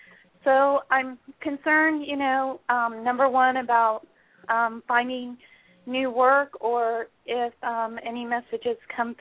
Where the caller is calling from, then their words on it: Orlando, Florida, United States; I'm calling from Orlando, Florida.